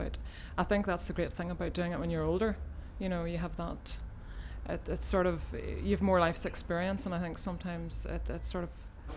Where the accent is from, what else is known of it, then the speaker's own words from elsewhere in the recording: Belfast, Northern Ireland, United Kingdom; my date of birth is the 5th of the 9th, 69, and I'm from Belfast.